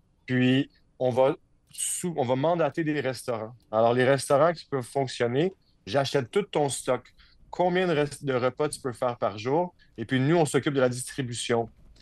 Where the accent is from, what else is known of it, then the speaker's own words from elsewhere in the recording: Canada; now in Jamaica; Je suis Canadien, mais j'habite ici.